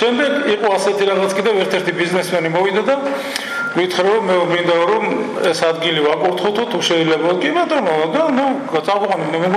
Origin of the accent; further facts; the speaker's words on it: Kakheti, Georgia; აი მაგალითად მე ხლა ალბათ ყველა მიცით კახეთიდან ვარ და პირველი ორი კვირა ჩვენ საზამთროს არავინ არ ჭამთ